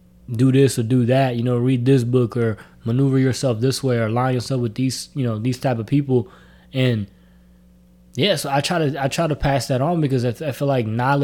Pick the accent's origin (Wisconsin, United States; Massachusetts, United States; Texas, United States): Texas, United States; Houston; especially growing up where I grew up in Houston, a barbershop was like a neutral zone.